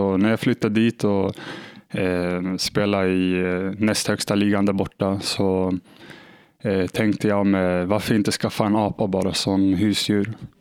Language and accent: Swedish; Tensta, Stockholm County, Sweden; Just för att det typ av fotboll eller kriminalitet där jag kommer ifrån.